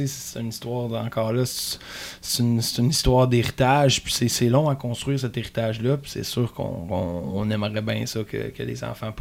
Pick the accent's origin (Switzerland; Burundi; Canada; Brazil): Canada; Brébeuf, Quebec; moi je viens des Laurentides, on est dans le coin de Mont-Tremblant, des petits villages, là, La Conception, La Belle, Brébeuf, moi je viens de Brébeuf.